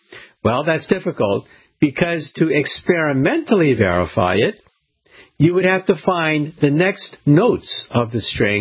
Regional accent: California, United States; I like to think of it as what I believe was true when I was a little boy growing up outside of San Francisco.

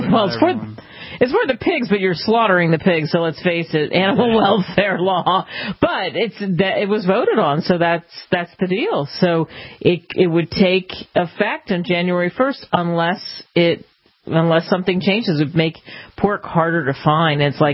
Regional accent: New Jersey, United States; I grew up in New Jersey, and it's still illegal in New Jersey.

